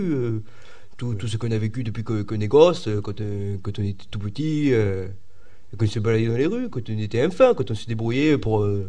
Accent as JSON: {"language": "French", "region": "Centre-Val de Loire", "country": "France", "said": "Nous, on vient de la Touraine."}